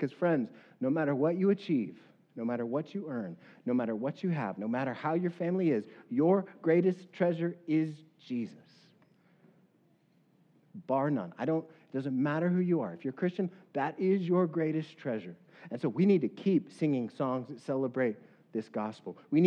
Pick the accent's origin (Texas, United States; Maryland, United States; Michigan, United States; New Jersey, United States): Texas, United States; El Paso; If you don't know what I just said, don't worry, I'm from El Paso.